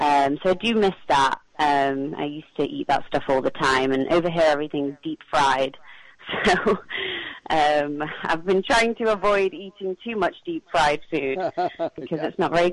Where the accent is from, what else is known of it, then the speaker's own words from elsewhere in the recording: Manchester, North West England, United Kingdom; now in New Orleans, United States; I am currently based in New Orleans, Louisiana. However, I am originally from Manchester, England.